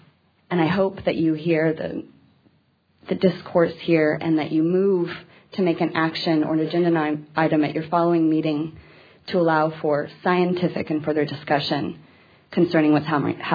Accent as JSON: {"language": "English", "town": "Alpine", "region": "Texas", "country": "United States", "tie": "born or raised there", "said": "I was born and raised in Alpine, Texas."}